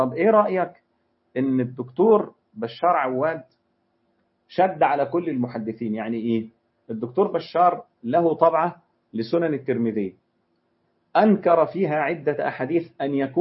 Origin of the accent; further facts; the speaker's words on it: Egypt; عارف في مثل عندنا في مصر يقول لك إيه، امسك في العبيط